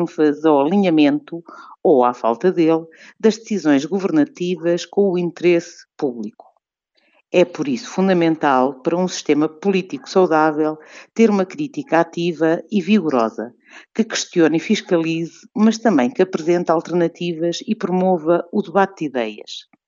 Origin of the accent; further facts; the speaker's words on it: Guarda, Portugal; mas para mim, que sou da Guarda, esta altura é a do São João.